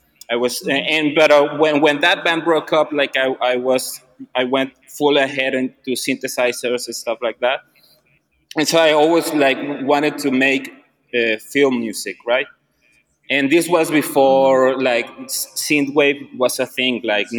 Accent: Mexico; English is a second language; because we're from Mexico and we have like an outsider view of things.

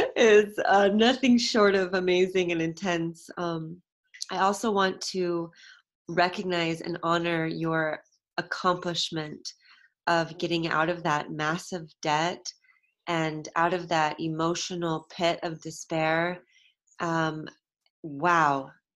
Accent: California, United States; like everyone keeps pointing out that I'm obviously from California.

